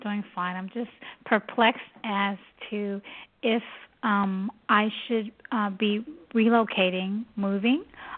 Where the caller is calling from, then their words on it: Virginia, United States; I'm calling from Virginia.